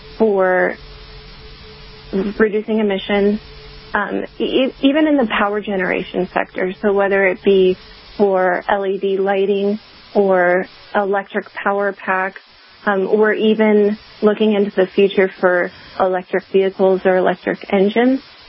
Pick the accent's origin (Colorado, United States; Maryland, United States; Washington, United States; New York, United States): Maryland, United States; moved away as an adult; now in Carlsbad, United States; I grew up in Calvert County, Maryland, and decided one day I was just going to pack all my things and drive across country.